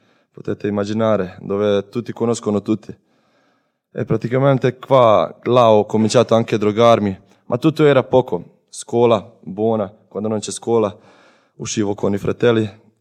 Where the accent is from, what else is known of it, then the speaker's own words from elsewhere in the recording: Bosnia & Herzegovina; Italian is a second language; sono croato ma vengo da Bosnia, quindi è mia storia. Vengo da una famiglia semplice, cristiana, tradizionale cristiana